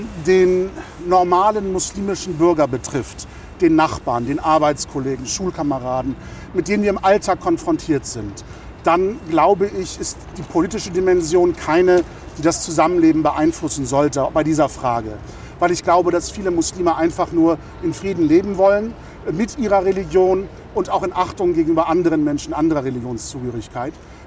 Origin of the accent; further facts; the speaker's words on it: Lübeck, Schleswig-Holstein, Germany; so wie ich im Großwerden in Lübeck die Altstadtkirchen als meine Kirchen verstanden habe, als meine Heimat.